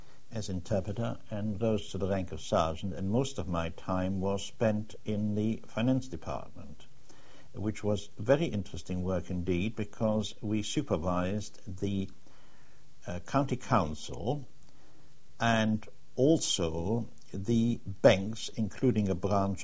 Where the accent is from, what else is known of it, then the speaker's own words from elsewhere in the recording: Germany; accent: German; English is a second language; she must have recognized me, A, from my German accent, and B, from my likeness to my father